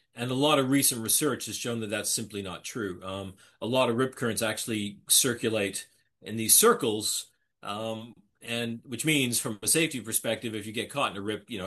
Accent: Canada; I mean, I grew up in Canada, but we used to go to the States in Cape Cod every year.

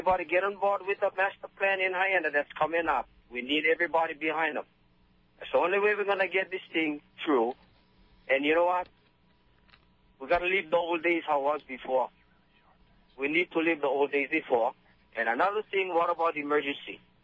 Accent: Tennessee, United States; I'm from Tennessee.

